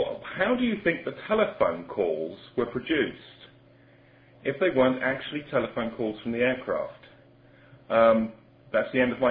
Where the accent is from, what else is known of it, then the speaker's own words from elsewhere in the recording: England, United Kingdom; I'm from England.